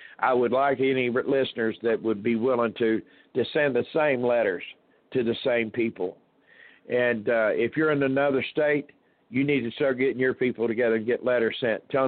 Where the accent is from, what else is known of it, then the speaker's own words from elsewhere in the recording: Louisville, United States; You know, I've sat and watched my hometown of Louisville just destroyed